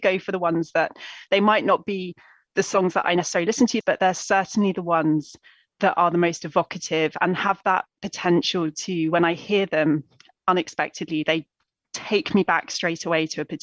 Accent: South East England, United Kingdom; I grew up in East Sussex, down on the South Coast

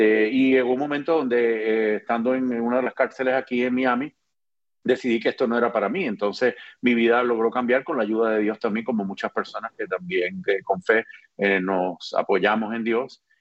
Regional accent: Puerto Rico; also born or lived in Cuba; now in Florida, United States; Nací en Cuba, me crié en Puerto Rico, vine a la Florida a trabajar y a estudiar

